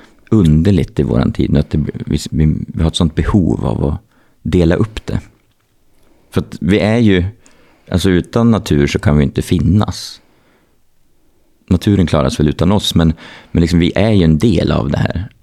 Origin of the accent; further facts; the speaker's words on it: Gävleborg County, Sweden; Vi är inte födda här i Järvsö någon av oss, men från liknande ställen i Hälsingland